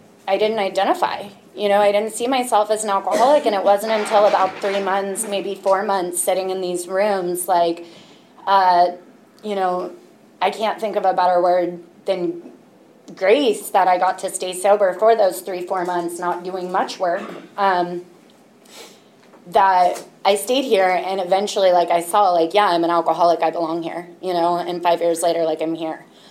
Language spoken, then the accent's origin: English; Mountain View, California, United States; When you get sober at 19 and I grew up in Mountain View, it's kind of hard to get your hands on alcohol.